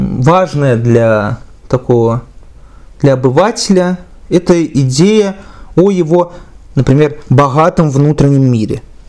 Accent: Volgograd, Volgograd Oblast, Russia; Волгоград, допустим, собственно, откуда я, мой родной город, центр мира, я полагаю.

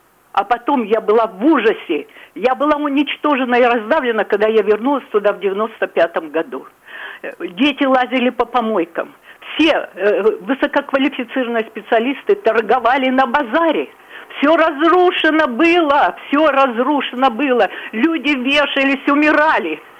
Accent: Ukraine; also born or lived in Siberia; Мы уехали с Украины. Я родилась в Сибири, но жила на Украине. Уехали в Якутию.

